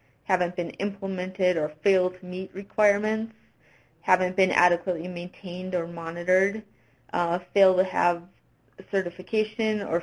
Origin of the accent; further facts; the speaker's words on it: Minnesota, United States; I haven't come across any in my home state of Minnesota yet.